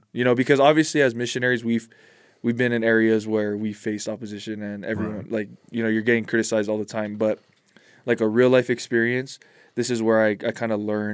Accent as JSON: {"language": "English", "region": "Hawaii", "country": "United States", "tie": "born or raised there", "said": "When I was growing up in Hawaii, I was on Maui, but there wasn't a lot of members on the island."}